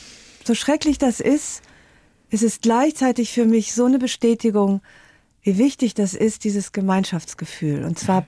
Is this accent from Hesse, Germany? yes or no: no; Aachen, North Rhine-Westphalia, Germany; Sie kam aus meiner Heimatstadt Aachen